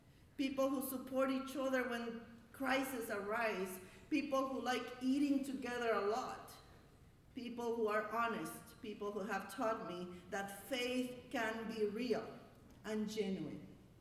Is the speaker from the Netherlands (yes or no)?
no; Bolivia; I used to be black and white when I came from Bolivia. I wasn't Lutheran in Bolivia, so I came from a church that was very black and white.